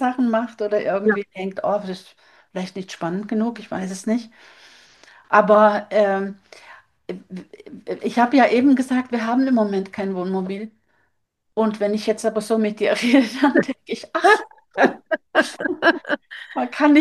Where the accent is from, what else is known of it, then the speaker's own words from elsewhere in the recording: Southern Norway, Norway; Also gerade im Süden, wo ich herkomme, das ist so sozusagen die norwegische Côte d'Azur